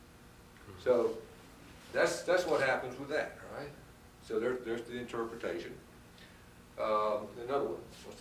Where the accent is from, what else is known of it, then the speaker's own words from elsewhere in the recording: Alabama, United States; I grew up in South Alabama, the wiregrass section, and the soil was all sandy